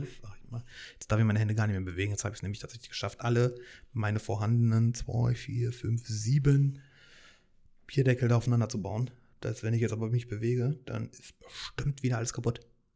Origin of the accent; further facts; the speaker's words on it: Hannover, Lower Saxony, Germany; Ich bin zwar nicht aus Berlin, ich bin aus Hannover